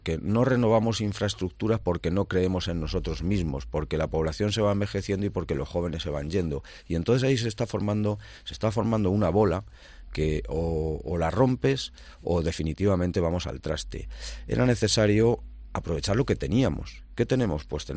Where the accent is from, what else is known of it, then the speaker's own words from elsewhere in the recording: Consuegra, Castilla-La Mancha, Spain; aquellas cosas que nos identifican como consaurenses y como castellano-manchegos